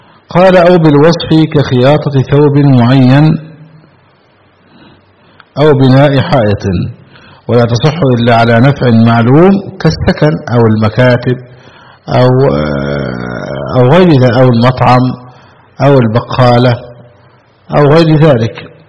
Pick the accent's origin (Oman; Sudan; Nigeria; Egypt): Egypt; سمى خلو الرجل عندنا في مصر.